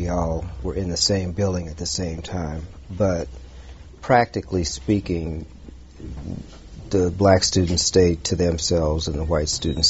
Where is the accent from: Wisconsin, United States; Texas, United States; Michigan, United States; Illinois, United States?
Illinois, United States; Champaign; Growing up in Champaign, I think I might have had two black teachers in my entire educational life.